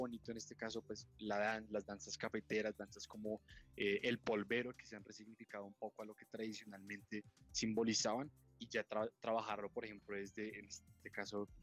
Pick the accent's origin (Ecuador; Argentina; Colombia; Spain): Colombia; como colombianos